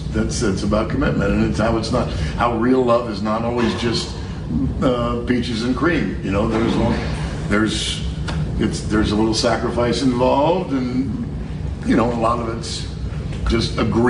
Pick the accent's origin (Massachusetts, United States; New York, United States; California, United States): California, United States; San Francisco; I thought, we're from San Francisco.